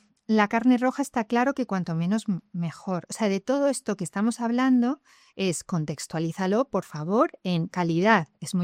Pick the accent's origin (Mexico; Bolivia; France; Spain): Spain; Salamanca, Castile and León; Soy de Salamanca, tengo me he educado en la carne, no puedo pasar de 100 a 0.